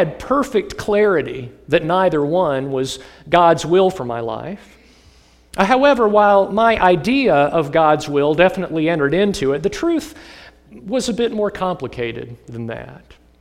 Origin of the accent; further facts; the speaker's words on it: Virginia, United States; I felt pretty confident that I was going to get a job in campus ministry back in my home state of Virginia.